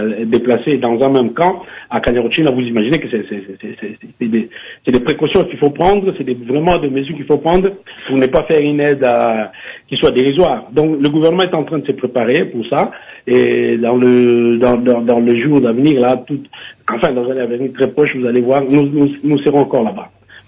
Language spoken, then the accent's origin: French; DR Congo; en tant que Congolais